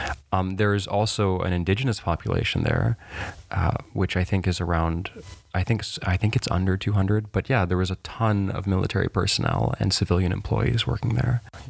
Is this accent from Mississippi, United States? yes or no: no; Illinois, United States; born there; I was born in Illinois.